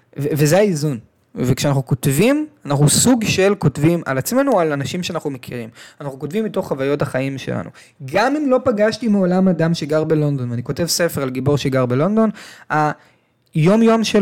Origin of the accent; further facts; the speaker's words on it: Tel Aviv, Tel Aviv District, Israel; born there; ואני נולדתי בתל אביב